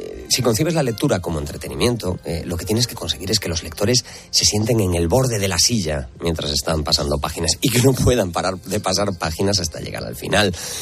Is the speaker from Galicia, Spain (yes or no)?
yes; Galicia, Spain; Soy muy gallego, he nacido, he crecido, vivo aquí, y entonces es un material de primera mano.